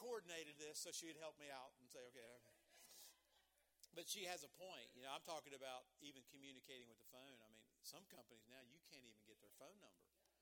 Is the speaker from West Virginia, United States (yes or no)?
yes; West Virginia, United States; born there; I just thank him that I was born in America. I was born in West Virginia.